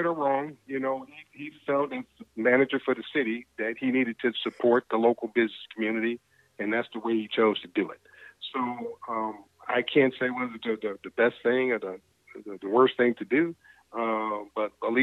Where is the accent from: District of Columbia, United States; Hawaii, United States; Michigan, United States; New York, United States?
Michigan, United States; Muskegon; I cover West Michigan. And so I'm trying to make sure business in West Michigan, in particular my hometown of Muskegon, that we get our fair share of this money